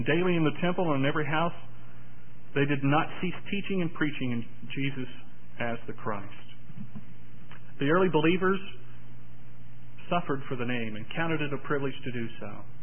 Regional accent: Hinton, United States; the chapel I grew up in Hinton

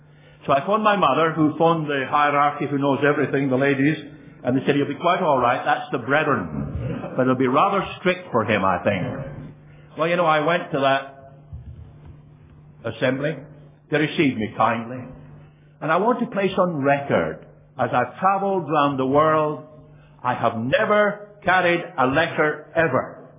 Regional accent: Scotland, United Kingdom; And where do you come from? Scotland. Well, they know that. Scotland.

